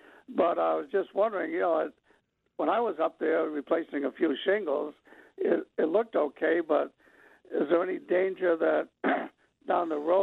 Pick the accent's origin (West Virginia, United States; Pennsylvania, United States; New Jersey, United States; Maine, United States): Maine, United States; And because we're being from Maine, you know, she looked at the crawfish and thought they were pretty small